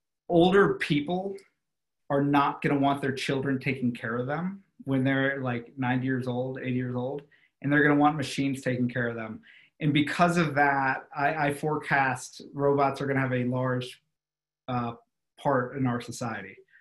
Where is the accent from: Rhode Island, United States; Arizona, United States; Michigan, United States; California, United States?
Rhode Island, United States; I had a 2-day client engagement at CVS in my home state of Rhode Island.